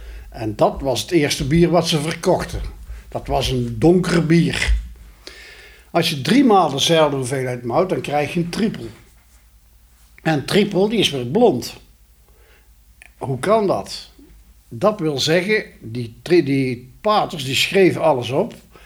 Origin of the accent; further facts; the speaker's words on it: North Brabant, Netherlands; Ik als Brabander had er nog nooit van gehoord.